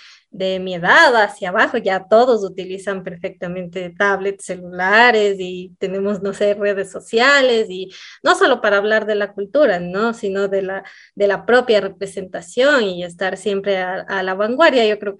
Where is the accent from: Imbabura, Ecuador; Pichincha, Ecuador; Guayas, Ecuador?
Imbabura, Ecuador; Cotacachi; de la comunidad de acá de Turuco, en Cotacachi, de donde yo soy.